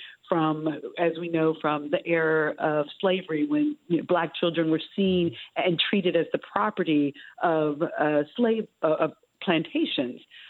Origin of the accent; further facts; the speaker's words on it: the South, United States; And I was born and raised in the South, and certainly the South has a deep history of difficult race relations, to say the least.